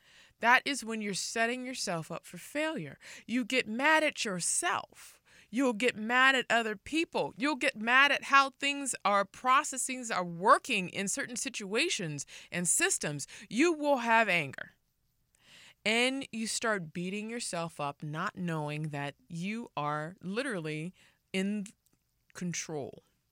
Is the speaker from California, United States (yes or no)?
yes; Los Angeles, California, United States; I grew up in South Central LA, and USC was down the street from my house